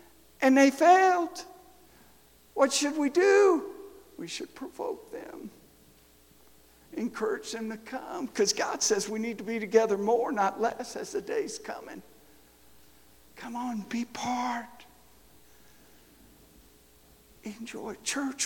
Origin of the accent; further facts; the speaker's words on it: Detroit, Michigan, United States; See, I grew up in Detroit. In a housing project on the west side of Detroit